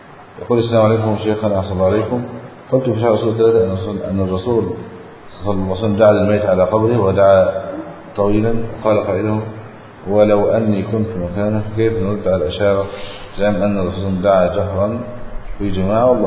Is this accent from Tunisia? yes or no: no; Egypt; نسأل الله أن يحفظ بلادنا مصر، نجعلها أمنا أماما سخاء رخاء، وسائر بلاد المسلمين